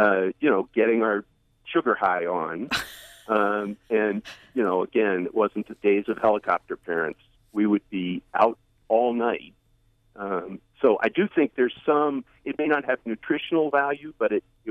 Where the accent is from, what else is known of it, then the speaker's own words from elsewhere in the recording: Baltimore, Maryland, United States; Your show today made me nostalgic. I grew up in Baltimore around the same time, I think, as you all.